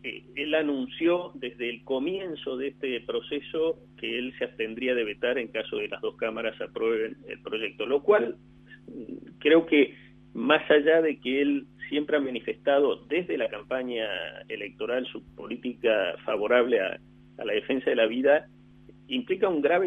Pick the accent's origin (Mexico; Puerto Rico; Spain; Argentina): Argentina; tal como somos los argentinos